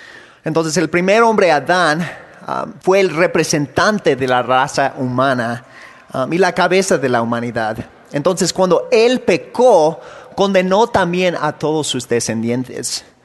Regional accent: Morelia, Michoacán, Mexico; now in Wyoming, United States; Soy de aquí, de Morelia. Pero ahora vivo en Wyoming, de los Estados Unidos. Como varios de ustedes... me crecí en un hogar cristiano. Mis papás trabajaban como misioneros en México por 17 años más o menos.

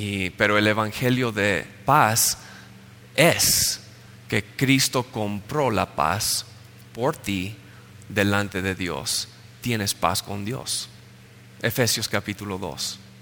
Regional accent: United States; Spanish is a second language; Y tal vez en español para ustedes coraza es muy fácil recordar, pero como gringos, muy coraza, ¿qué parte del cuerpo?

